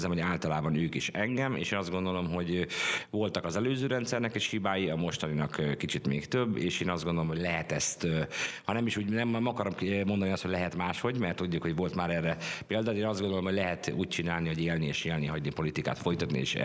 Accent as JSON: {"language": "Hungarian", "town": "Mátészalka", "region": "Szabolcs-Szatmár-Bereg", "country": "Hungary", "tie": "born or raised there", "moved": "as an adult", "lives_now": "Budapest, Hungary", "said": "Én vidéki gyerek vagyok, tehát én Mátészalkány Szabolcs-Szatmárban születtem, nagyon sokáig ott is laktam. Amikor fölkerültem 2007-ben Budapestre, akkor kerültem tulajdonképpen Zuglóba"}